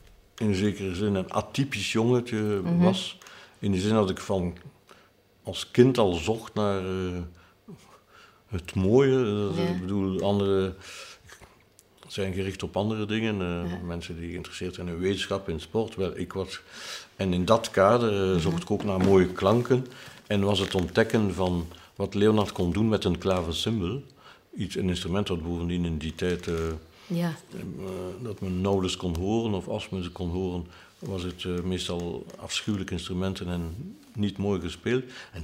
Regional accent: Flanders, Belgium; En dikwijls vraagt men mij, als Vlaming, hoe komt dat dat het in Vlaanderen zo belangrijk is geworden?

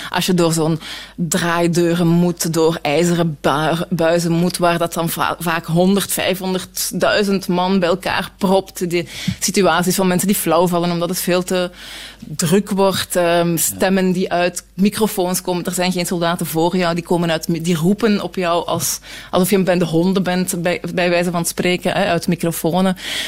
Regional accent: Belgium; omdat ik natuurlijk als Belgische, is dat heel indrukwekkend om in zo'n realiteit terecht te komen

